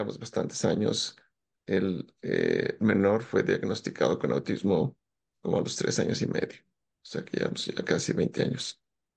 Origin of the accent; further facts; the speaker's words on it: Mexico; moved away; soy originalmente de México. Llevo mucho tiempo ya viviendo por acá.